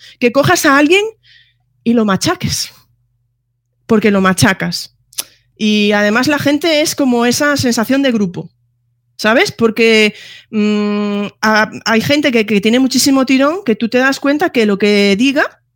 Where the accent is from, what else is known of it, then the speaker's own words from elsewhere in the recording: Galicia, Spain; y yo ahí soy muy gallega y digo, depende, ¿sabes?